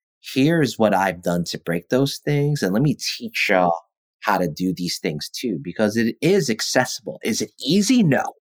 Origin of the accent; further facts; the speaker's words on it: United States; born there; which I don't have an accent like from back home because I was born in America.